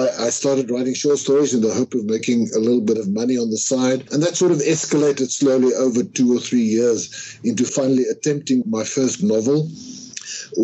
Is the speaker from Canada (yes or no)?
no; Klerksdorp, North West, South Africa; growing up in Clarksdorp in a blue-collar neighborhood